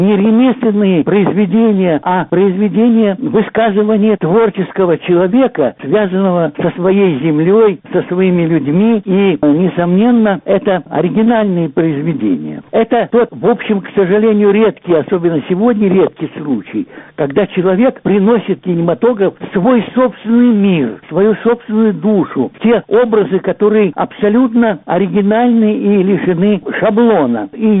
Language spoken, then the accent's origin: Russian; Vladikavkaz, North Ossetia–Alania, Russia; born there; Хасан и я родились на Кавказе, я во Владикавказе, он в Нальчике.